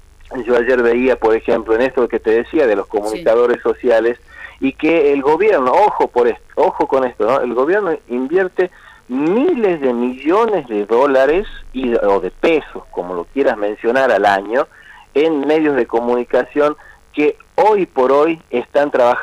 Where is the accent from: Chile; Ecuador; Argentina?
Argentina; nosotros hoy hemos tenido la oportunidad de vivir como argentinos esto